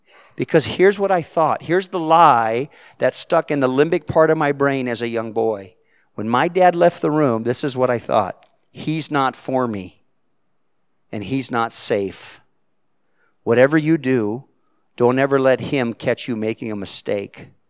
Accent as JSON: {"language": "English", "town": "Salinas", "region": "California", "country": "United States", "tie": "born there", "said": "I'm the youngest of five. I said before, I was born in Salinas, California."}